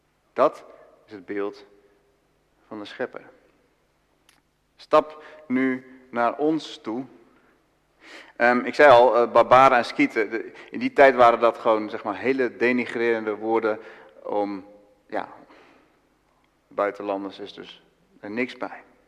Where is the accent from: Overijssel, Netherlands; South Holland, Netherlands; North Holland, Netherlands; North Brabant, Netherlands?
Overijssel, Netherlands; Ik kom uit Twente. Toen ik voor het eerst ging studeren in Amersfoort, Evangelische Hogeschool, kon men mij amper verstaan.